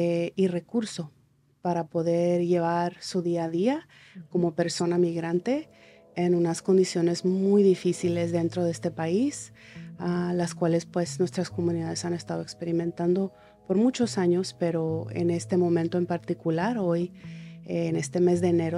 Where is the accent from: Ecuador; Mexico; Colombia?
Mexico; Sonora; Vengo de muchos lados. Soy del desierto, de las montañas de Sonora, que es un estado que está al norte de México. Vengo del cobre. Cuando digo eso es porque el lugar de donde soy está rodeado de cobre, literalmente, muchas minas.